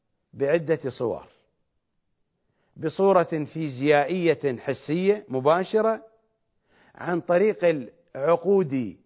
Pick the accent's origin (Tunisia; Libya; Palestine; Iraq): Iraq; نحن عندنا في العراق فساد يشرعن دينيا وفساد يشرعن قانونيا